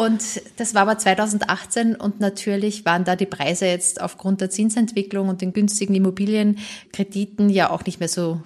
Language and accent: German; Austria; St. Pölten heißt die, die ist so 40 Kilometer entfernt von Wien, auch eine Studentenstadt und das ist halt eben so meine Heimatstadt.